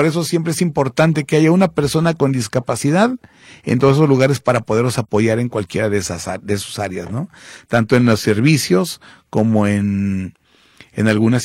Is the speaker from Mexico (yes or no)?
yes; Mexico; Somos mexicanos, tenemos los mismos derechos.